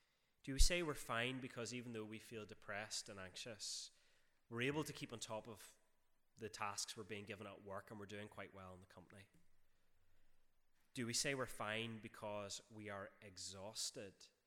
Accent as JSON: {"language": "English", "region": "Northern Ireland", "country": "United Kingdom", "tie": "born or raised there", "said": "Now, I grew up in North Antrim, and as any good North Antrim boy, I was raised on three things, which is mince potatoes and the Westminster Shorter Catechism."}